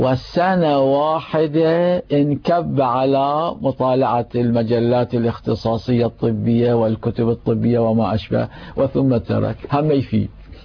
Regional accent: Karbala, Karbala Governorate, Iraq; حتى أنا في أيام طفولتي في كربلاء المقدسة كنت أسمع حوله

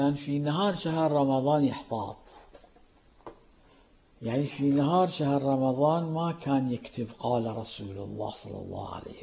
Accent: Karbala, Karbala Governorate, Iraq; كان عندنا في كربلاء المقدسة رجل دين

